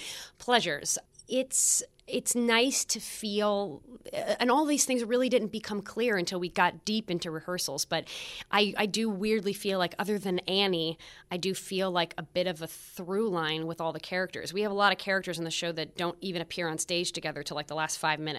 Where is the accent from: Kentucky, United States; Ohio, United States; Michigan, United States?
Michigan, United States; I grew up in Michigan, so I didn't get to see a ton of theater.